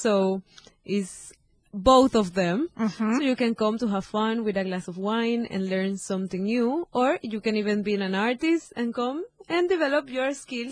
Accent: Panama; I'm from Panama.

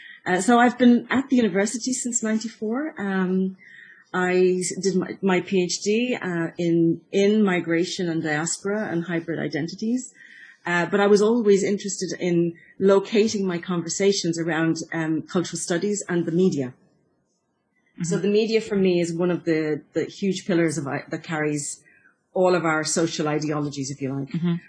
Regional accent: Dublin, Ireland; moved away as an adult; also born or lived in Waterford / London; now in Malta; As you've guessed, I'm Irish, but I am also Maltese. I was born in Ireland, raised in Dublin and in Waterford, but then went to work in London. And from London, I found myself in Malta. And I've been in Malta since 1994.

